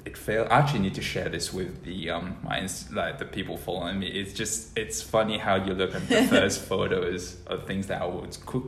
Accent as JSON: {"language": "English", "country": "Mauritius", "moved": "as an adult", "lives_now": "Perth, Australia", "said": "So I came to Australia in 2008."}